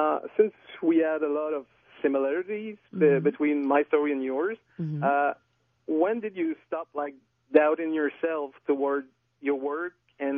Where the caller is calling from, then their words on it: Quebec, Canada; first language French; English is a second language; Well, I'm calling from Quebec, in fact.